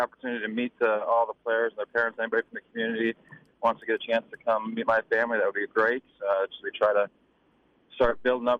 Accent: Frankfort, Michigan, United States; it's something I grew up with in Frankfort. A lot of pride in academics, a lot of pride in the community

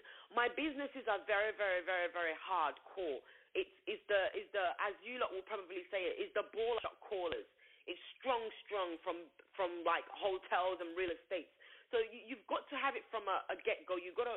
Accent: Nigeria; I'm an entrepreneur, I'm a Nigerian monarch

